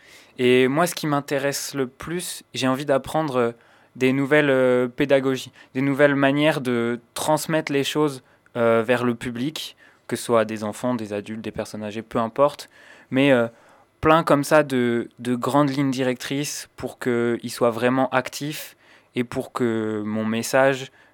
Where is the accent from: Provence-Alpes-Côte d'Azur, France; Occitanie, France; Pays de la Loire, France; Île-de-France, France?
Pays de la Loire, France; Genre, moi je viens de Vendée et du coup mon paysage c'est plutôt la mer au départ.